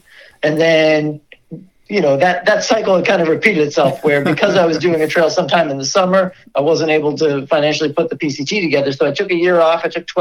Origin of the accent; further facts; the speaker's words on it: East Coast, United States; I had been living on the West Coast and had planned on returning to Oregon post-AT, even though I'm from the East Coast.